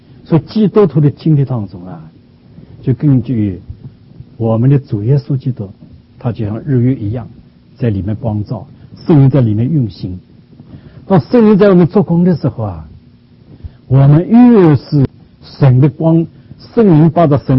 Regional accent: China

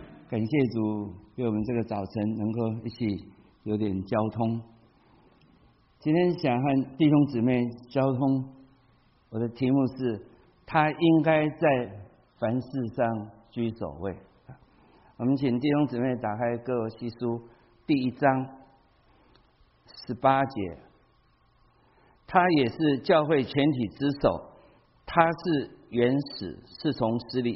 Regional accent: China; 所以这个衣服我们中国人讲这个领导啊，我们中国人讲这个领导讲得很好

